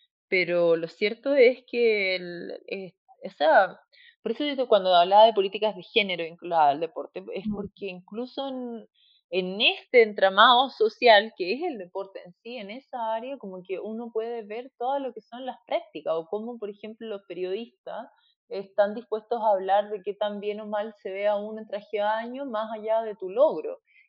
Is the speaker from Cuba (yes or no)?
no; Recoleta, Santiago Metropolitan Region, Chile; Entonces yo, si soy de Recoleta, que esa es mi comuna, ya no teníamos piscina hace 25 años atrás